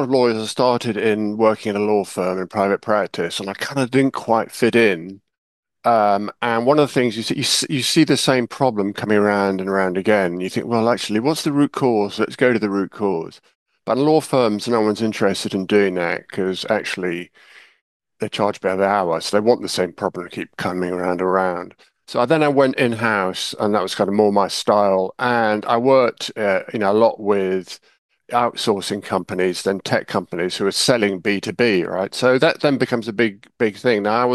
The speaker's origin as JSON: {"language": "English", "region": "England", "country": "United Kingdom", "said": "I think I'm more English than Welsh."}